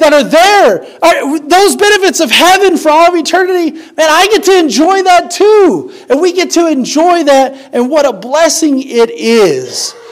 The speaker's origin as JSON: {"language": "English", "town": "Fritch", "region": "Texas", "country": "United States", "tie": "born or raised there", "also_born_or_lived": "Oklahoma City", "said": "And so I think of my hometown in Fritch, and I think of all my friends and family, and I think of a lot of folks there. And I did go to college in Oklahoma City."}